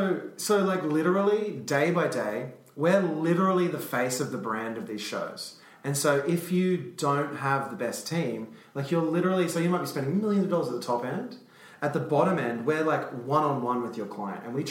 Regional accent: Brisbane, Queensland, Australia; I'm from Brisbane.

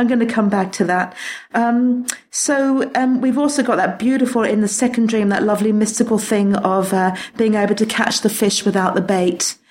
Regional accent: England, United Kingdom; now in Australia; me being English, living in Australia

